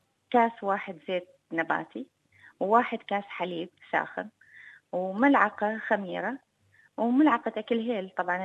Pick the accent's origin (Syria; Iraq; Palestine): Iraq; احنا العراقيين كلنا بشكل عام.